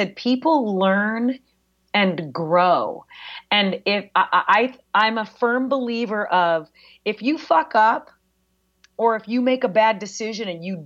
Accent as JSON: {"language": "English", "region": "California", "country": "United States", "tie": "born or raised there", "said": "I grew up in the South Bay and, you know, my parents were upper middle class and we went to phenomenal public schools our whole lives, but we were the brown kids."}